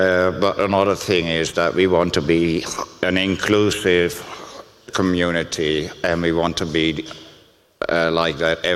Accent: Groningen, Netherlands; English is a second language; I'm from Groningen, in the Netherlands.

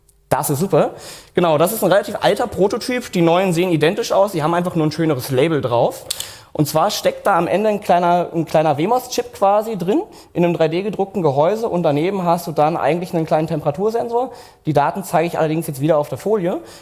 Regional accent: Saxony-Anhalt, Germany; 21 Jahre alt, ich komme so aus der Ecke Dessau-Magdeburg.

